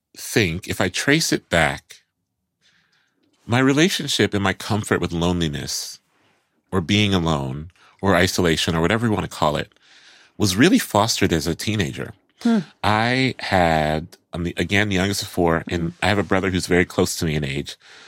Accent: Columbus, Ohio, United States; because when I'm in my hometown, when I'm in Columbus, I'm reminded that, you know, I don't know if I was bad then.

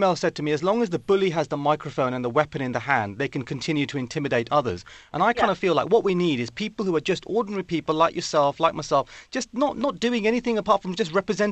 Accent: United Kingdom; it's about growing up as a British Pakistani Muslim in Britain and having my life transformed by the music

